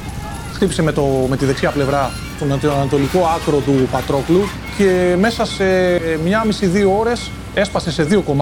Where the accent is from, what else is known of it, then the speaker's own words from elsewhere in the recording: Athens, Attica, Greece; born there; Γεννήθηκα στην Αθήνα το 1964.